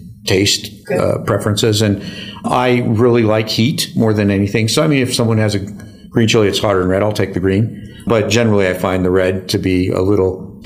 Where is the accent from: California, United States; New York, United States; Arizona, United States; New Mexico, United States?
New Mexico, United States; Albuquerque; also born or lived in Taos; So I'm originally from Taos, New Mexico. I've lived in Taos, oddly enough, though, only the first 6 years of my life. We moved to Albuquerque.